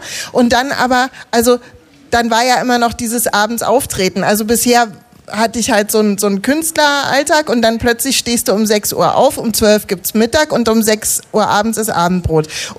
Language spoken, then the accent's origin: German; Berlin, Germany; Ich war als Kind in der Grundschule nicht im Bözow-Viertel zur Schule, wo ich gewohnt habe, sondern bin auf die Körperbehindertenschule gegangen, was total super war, was aber ein ganz anderes Berlin-Bild natürlich macht.